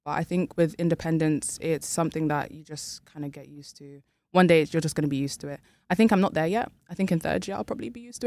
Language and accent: English; London, United Kingdom; now in Leeds, United Kingdom; So I grew up in London, so I moved into Leeds just like 2 years ago.